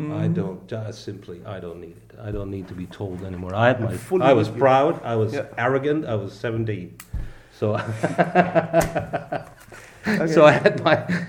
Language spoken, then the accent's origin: English; Moers, North Rhine-Westphalia, Germany; also born or lived in Krefeld; I was born in Krefeld, mm-hmm. so I'm German, and grew up in Moers.